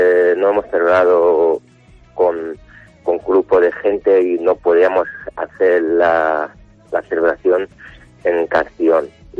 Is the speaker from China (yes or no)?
yes; central China, China; No, mi pueblo es justamente está en el centro de China.